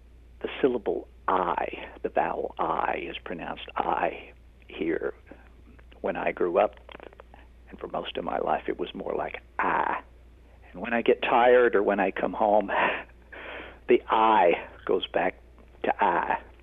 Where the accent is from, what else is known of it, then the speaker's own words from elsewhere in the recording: Kentucky, United States; accent: West Kentucky; I'll read a poem that's actually about sort of losing my accent, or part of it, although if I talk to you long enough, it'll probably start coming back.